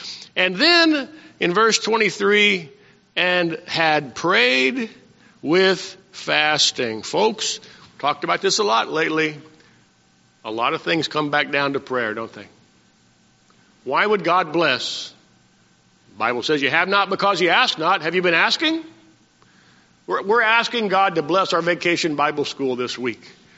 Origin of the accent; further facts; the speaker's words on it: Maryland, United States; now in Arizona, United States; I came from Maryland to Arizona to be the pastor here.